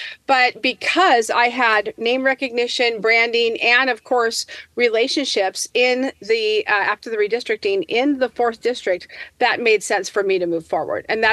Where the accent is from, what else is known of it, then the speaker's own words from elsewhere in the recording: Keizer, Oregon, United States; I'm a Kaiser girl. I'm from Kaiser. I was raised in Kaiser